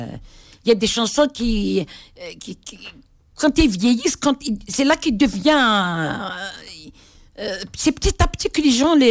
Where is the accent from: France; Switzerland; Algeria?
Algeria; Kabylie; accent: Kabyle; Vous rigolez beaucoup sur nous que nous les kabyles quand on parle arabe avec notre accent kabyle.